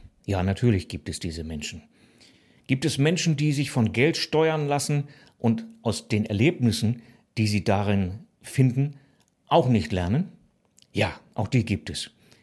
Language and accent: German; Hamburg, Germany; Ich bin zu Hause in Hamburg aufgewachsen bei meiner Mutter.